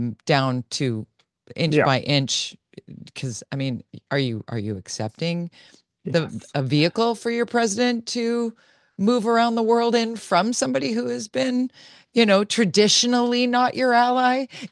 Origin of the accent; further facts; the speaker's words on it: Canada; we're Canadian, we're sitting here in Canada